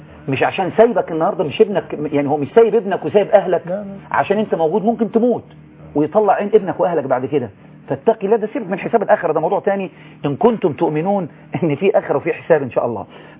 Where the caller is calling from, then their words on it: Sohag, Sohag Governorate, Egypt; انا من سوهاج حي غرب منطقه اسمها الشهيد عبد المنعم رياض.